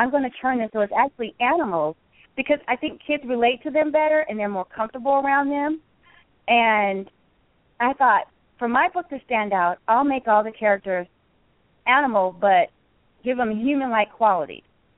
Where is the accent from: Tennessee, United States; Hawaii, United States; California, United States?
California, United States; San Diego; because I'm originally from San Diego, and we were moving there